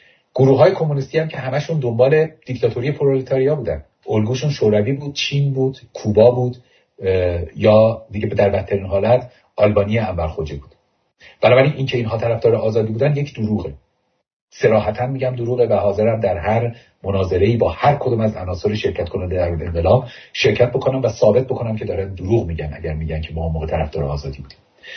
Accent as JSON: {"language": "Persian", "country": "Iran", "tie": "born there", "said": "ما از ایرانی بودنمون اصلا نباید خجالت بکشیم. ایرانی بودن افتخار نداره، چون ما انتخابش نکردیم، ما در ایران به دنیا اومدیم، ولی هیچ خجالت هم نداره."}